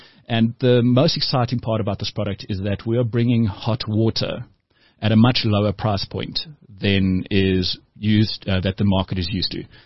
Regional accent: South Africa; So the rest, we're all South African

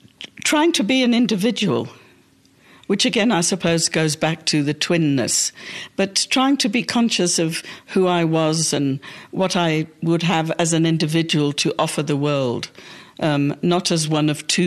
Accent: Liverpool, North West England, United Kingdom; born there; I was born in Liverpool.

